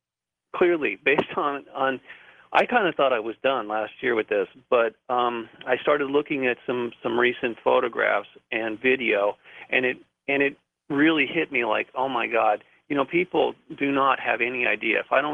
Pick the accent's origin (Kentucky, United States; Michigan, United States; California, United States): California, United States; Malibu; Well, I was seeing things around where I grew up in Malibu and that I found to be rather curious.